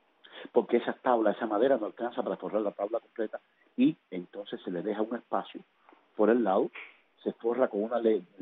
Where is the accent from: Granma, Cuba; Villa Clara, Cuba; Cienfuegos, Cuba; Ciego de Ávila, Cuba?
Villa Clara, Cuba; porque yo precisamente soy de esa provincia, yo soy de Villa Clara, de la Villa.